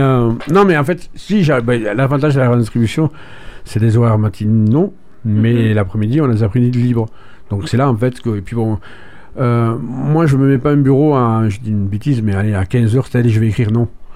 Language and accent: French; Figeac, Occitanie, France; moi je suis on va dire un local, hein, je suis comme la radio, je suis né à Figeac, donc je ne dirais pas l'âge, mais il y a pas mal de temps de ça.